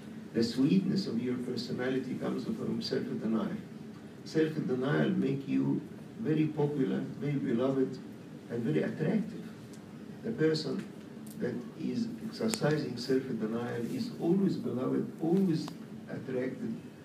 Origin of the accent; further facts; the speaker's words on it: Egypt; But by our nature, we came from Egypt, we respect people.